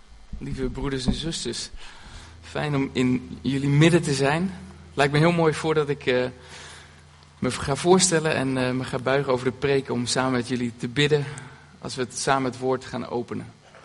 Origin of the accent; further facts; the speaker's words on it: Zwolle, Overijssel, Netherlands; ik kom uit Zwolle